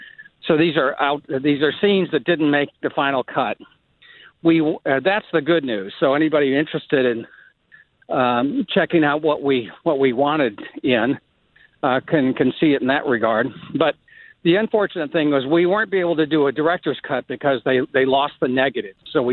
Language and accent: English; Bloomington, Indiana, United States; Well, I grew up in Bloomington, Indiana.